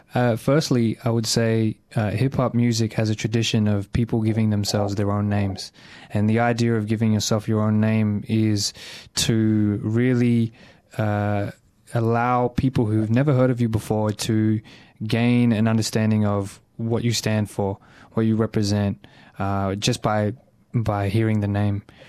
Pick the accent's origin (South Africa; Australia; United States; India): Australia; being born and brought up in Australia, going through school